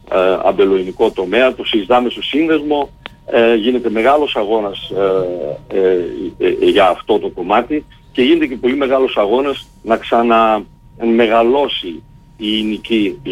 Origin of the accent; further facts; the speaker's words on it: Angelochori, Central Macedonia, Greece; Το εινοπείο βρίσκεται στο Αγγελοχώρι Ναούσης, το οποίο ανήκει στο Δήμο Ναούσας, το είναι παιδινό χωριό, το χωριό μου.